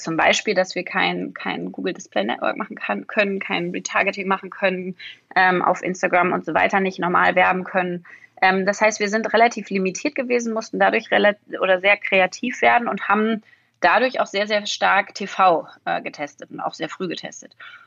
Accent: Berlin, Germany; und habe gesagt, ich will wieder zurück nach Berlin. Ich bin Berlinerin, ja.

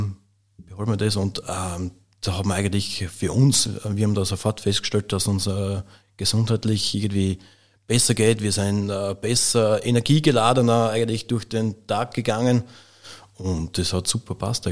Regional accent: Vorau, Styria, Austria; Ich bin in Vorau aufgewachsen, also über den Berg drüber.

